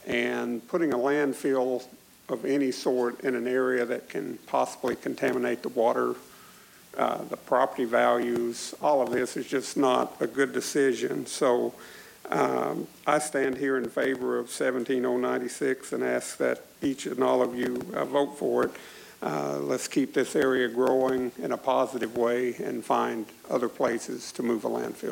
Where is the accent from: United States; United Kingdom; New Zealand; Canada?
United States; Hazard, Kentucky; now in Alaska, United States; I may talk a little different. … I'm originally from Kentucky. I have been coming to Alaska for 35 years, moved up here about a year and a half ago